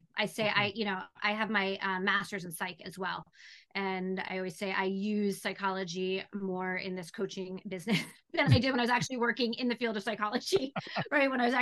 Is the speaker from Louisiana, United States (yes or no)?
no; New Jersey, United States; I grew up in New Jersey, northwestern New Jersey, tiny little town.